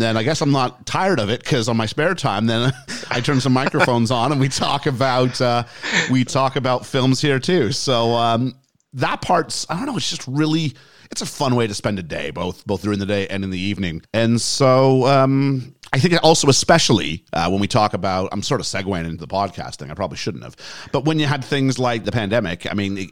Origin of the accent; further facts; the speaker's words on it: Canada; now in United Kingdom; I'm Canadian, but I've British dual citizenship. My father's British born, my mom's Canadian born. I lived for several years in the UK when I was growing up